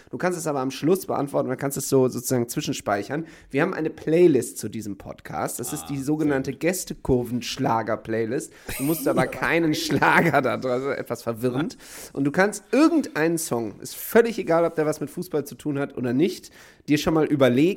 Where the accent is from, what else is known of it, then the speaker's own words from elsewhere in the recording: Düsseldorf, North Rhine-Westphalia, Germany; In Köln Erfahrungen sammeln ist für mich als Düsseldorfer sowieso schon immer schwierig